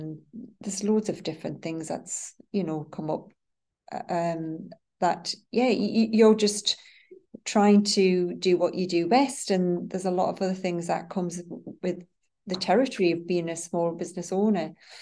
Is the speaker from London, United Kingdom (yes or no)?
no; North East England, United Kingdom; being born and bred in the Northeast, I've obviously got more interested in that, to find out a little bit more about our local heritage